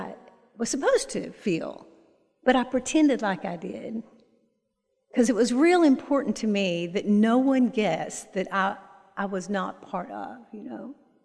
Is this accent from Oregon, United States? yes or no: no; Lone Oak, Arkansas, United States; born there; I was born in Lone Oak, Arkansas. It's a little farm town between Little Rock and Memphis.